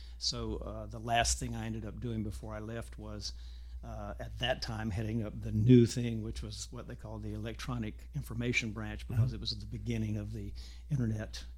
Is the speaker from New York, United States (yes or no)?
no; Fayetteville, North Carolina, United States; I was from Fayetteville. I did participate in theater, but it was, small town at that time, and I did not have a lot of outside experience.